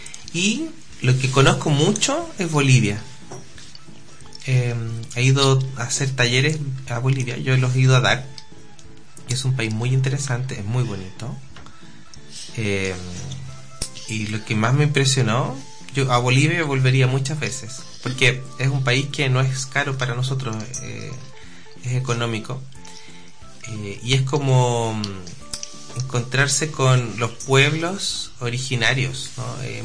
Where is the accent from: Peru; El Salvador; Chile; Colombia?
Chile; qué es lo que nosotros como chilenos nos llama la atención